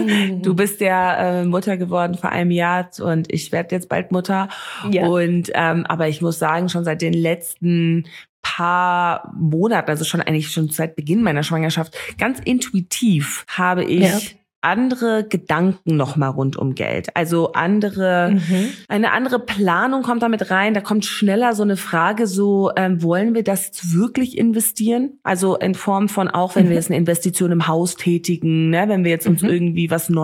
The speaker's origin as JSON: {"language": "German", "country": "Namibia", "tie": "born or raised there", "said": "ich bin ja hier in Namibia aufgewachsen, bin ich sowieso sehr privilegiert aufgewachsen, aber ich konnte auf eine Privatschule gehen."}